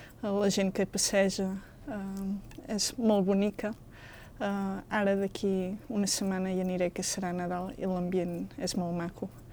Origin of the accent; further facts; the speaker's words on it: Girona, Catalonia, Spain; first language ca; Soc catalanoparlant. La meva ciutat natal està en el nord-est de Catalunya, es diu Girona. És una ciutat petita de 100.000 habitants, una ciutat antiga, medieval, amb una gran catedral